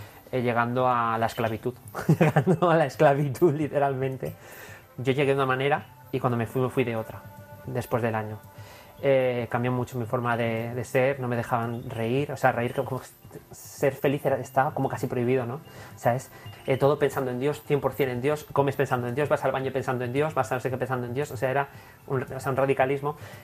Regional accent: Puerto Rico; moved away; Yo cuando llegué de Puerto Rico

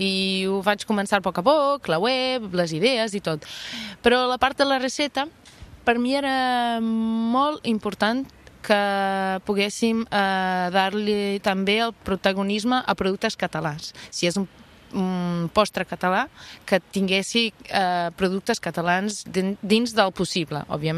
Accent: Lisbon, Portugal; De Lisboa.

